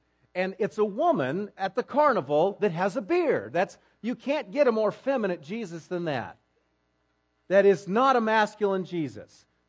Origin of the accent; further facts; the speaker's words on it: Newton, Iowa, United States; I grew up in Newton, Iowa, graduated high school in 1985